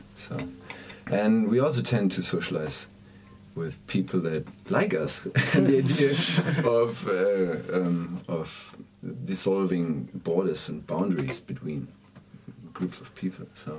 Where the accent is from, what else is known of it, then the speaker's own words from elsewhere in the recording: North Rhine-Westphalia, Germany; English is a second language; I'm from the Ruhrpott. I grew up in between Dortmund and Bochum and Witten.